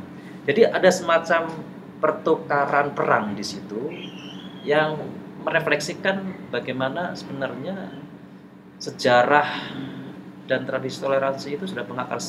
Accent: East Java, Indonesia; apalagi kalau saya ini kan orang Jawa Timur. Tinggal di pesantren cukup lama

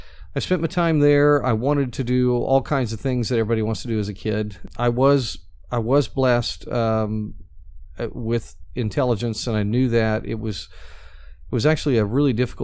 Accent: Bethany, Oklahoma, United States; I grew up in Bethany, Oklahoma.

